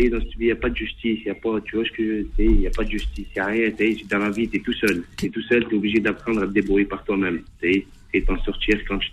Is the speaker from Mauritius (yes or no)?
no; Saint-Étienne, Auvergne-Rhône-Alpes, France; Et tout ça, moi je suis de Saint-Etienne, j'ai été transféré à Villefranche.